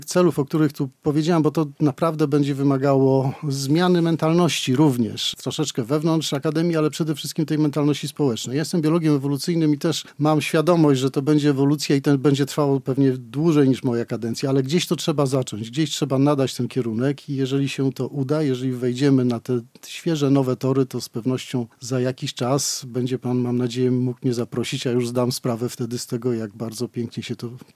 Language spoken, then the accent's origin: Polish; Białystok, Podlaskie Voivodeship, Poland; Ja jestem urodzonym białostoczaninem, jestem lokalnym patriotą i takim na pewno pozostanę.